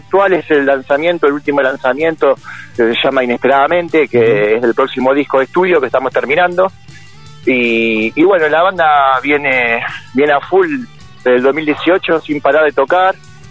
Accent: Buenos Aires, Argentina; Nosotros somos de Buenos Aires, Capital Federal

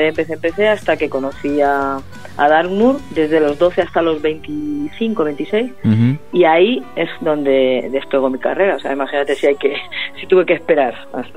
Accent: Madrid, Community of Madrid, Spain; now in Galicia, Spain; Pues mira, yo soy de Madrid, pero ahora vivo en Galicia.

